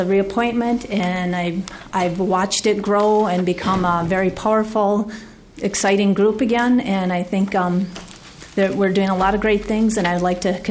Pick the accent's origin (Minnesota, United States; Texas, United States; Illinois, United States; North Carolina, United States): Minnesota, United States; Alexandria; also born or lived in Moorhead; I'm from Moorhead, grew up in Alexandria, and have always loved the outdoors